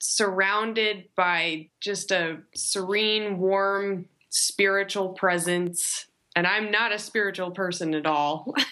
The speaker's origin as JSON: {"language": "English", "region": "Colorado", "country": "United States", "said": "So I'm from Colorado originally. So mm-hmm. I'm kind of from a mountain area. And I studied abroad in Chile"}